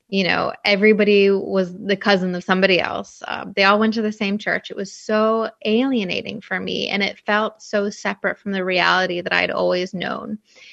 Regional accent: Ohio, United States; also born or lived in Missouri / California / New York City; now in Philadelphia, United States; So I don't live in my hometown anymore. My hometown has about 1,300 people. It's in Northwest Ohio. And I've lived all over the country. I've lived in Missouri and California and New York City and Philadelphia, where I live now.

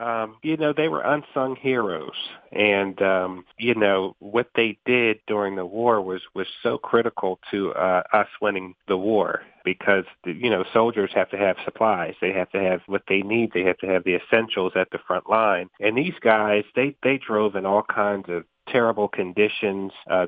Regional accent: Philadelphia, Pennsylvania, United States; now in Townsend, United States; My hometown is Philadelphia, but we are happily settled in Townsend, Delaware.

